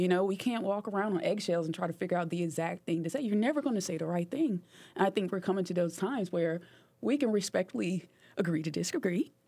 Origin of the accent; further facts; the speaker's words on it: Peoria, Illinois, United States; moved away; coming from Peoria, Illinois, my hometown, to the South and the Bible Belt. You learn a lot of things.